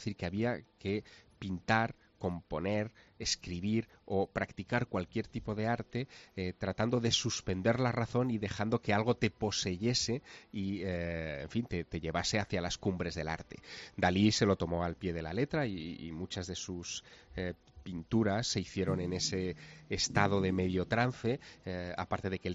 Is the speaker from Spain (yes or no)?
yes; Teruel, Aragon, Spain; Yo soy de Teruel, así que estoy filmando cosas de mis años mozos